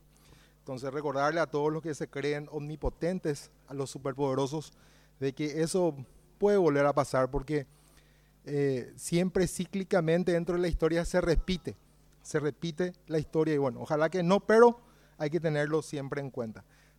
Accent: Guarambaré, Central, Paraguay; no creo que solamente sea mi ciudad natal, la ciudad de Guarambaré, sino que creo que eso ya es medio normal dentro de todo el departamento central.

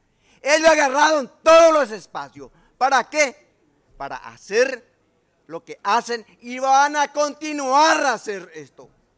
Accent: Paraguay; Y eso tenemos que hacer como paraguayo, como patriota, juntarnos todos y decir basta

